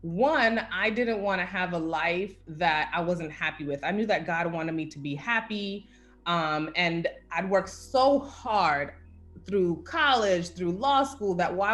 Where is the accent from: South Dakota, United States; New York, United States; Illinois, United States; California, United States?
New York, United States; Brooklyn; Like, I am from Brooklyn, New York. You know, we used to run outside and play in the sprinklers and all that and tell people off, that whole thing, right?